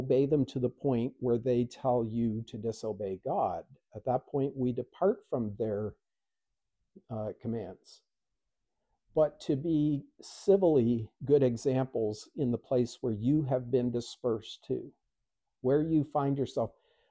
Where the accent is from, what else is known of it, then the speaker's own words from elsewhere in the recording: Canada; I was born and raised in Canada. I'm not going to call myself Canadian because I have long since left that point of my life behind. But I am a believer living in the nation of Canada, the country of Canada.